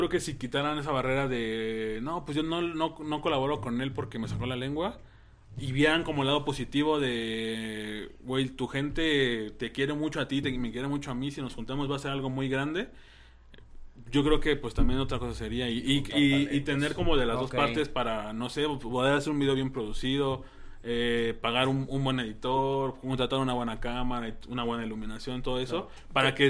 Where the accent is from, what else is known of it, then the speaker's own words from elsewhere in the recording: Mexico; nosotros si somos de México